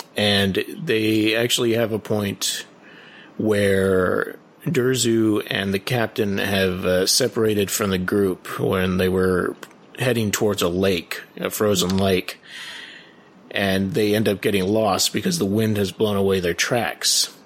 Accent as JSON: {"language": "English", "region": "California", "country": "United States", "said": "obviously I'm from Southern California, I don't really know what snow sounds like"}